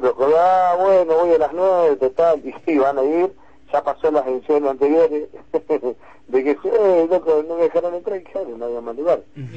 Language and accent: Spanish; La Plata, Buenos Aires Province, Argentina; Somos nosotros, somos platenses